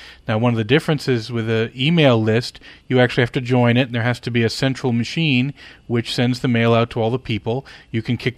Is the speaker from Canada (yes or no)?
yes; Canada; born or raised there